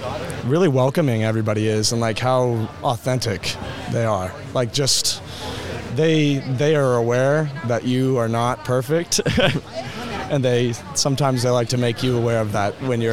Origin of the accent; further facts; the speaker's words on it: Cheney, Kansas, United States; Cheney, Kansas.